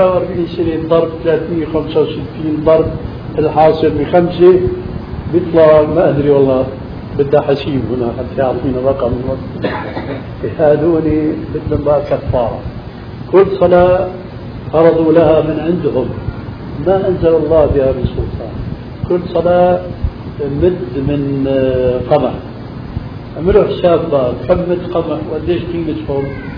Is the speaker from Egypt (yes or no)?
no; Syria; هنا الحقيقة ما سمعت عندنا في سوريا خاصة في بلادنا الأصيلة ألبانيا